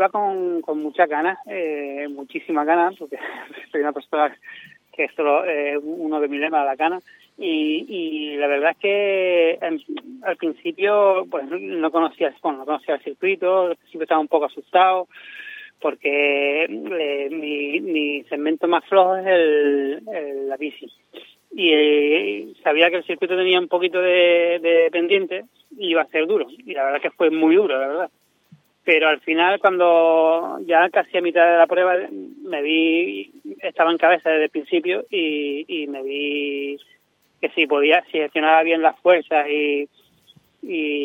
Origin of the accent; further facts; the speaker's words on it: Arinaga, Canary Islands, Spain; now in Seville, Spain; siempre llevo por bandera mi pueblo, que es Arinaga, y mi playa de Arinaga, que es donde empecé toda esta aventura